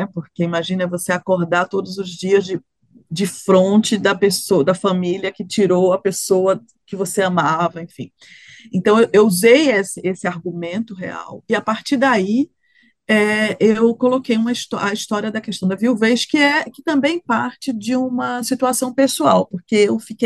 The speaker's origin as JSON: {"language": "Portuguese", "town": "Recife", "region": "Pernambuco", "country": "Brazil", "tie": "born or raised there", "said": "na vila onde eu nasci, onde eu cresci, no Recife, no IPSEP"}